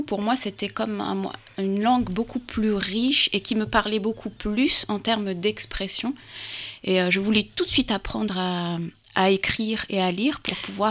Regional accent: Algeria; born there; j'ai vécu... je suis née en Algérie.

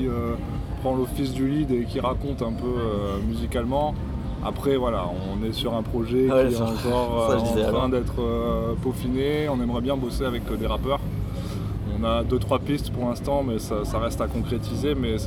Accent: Albi, Occitanie, France; parce que moi je viens d'Albi.

